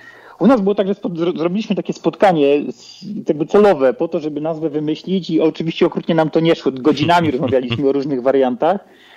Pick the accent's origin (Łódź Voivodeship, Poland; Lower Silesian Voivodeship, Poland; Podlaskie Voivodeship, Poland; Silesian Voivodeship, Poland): Łódź Voivodeship, Poland; Łódź; my jesteśmy z Łodzi, tutaj w Łodzi mamy bałuty